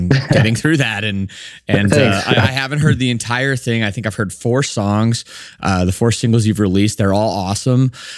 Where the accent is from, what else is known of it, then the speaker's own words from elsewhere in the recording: Canada; These are just things I remember just being a Canadian and seeing you